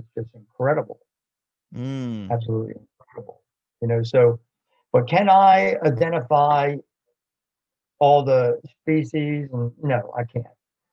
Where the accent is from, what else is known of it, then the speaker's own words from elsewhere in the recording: Baltimore, Maryland, United States; I grew up in Baltimore with Reagan International, BWI, and Martin Marietta, where the Civil Air Patrol operated out of.